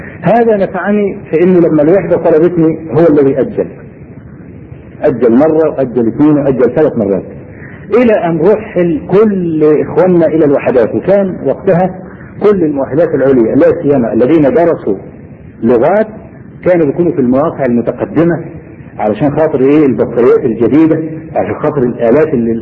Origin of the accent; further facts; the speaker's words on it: Egypt; وبعدين قال من مصر اللي رفع قبل كده ما رفعش ايده؟ فرفعتي